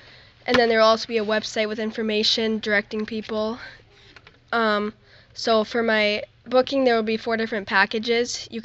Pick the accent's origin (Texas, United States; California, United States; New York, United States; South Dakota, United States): South Dakota, United States; Salem; I'm a freshman at McCook Central High School in Salem, South Dakota.